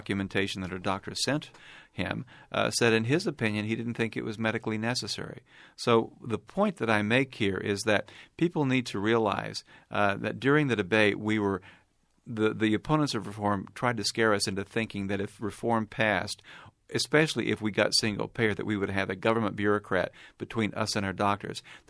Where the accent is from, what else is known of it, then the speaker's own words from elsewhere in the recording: Tennessee, United States; I'm from East Tennessee, which is a mountainous part of the state, and it's quite rural, and a lot of the counties and towns are remote.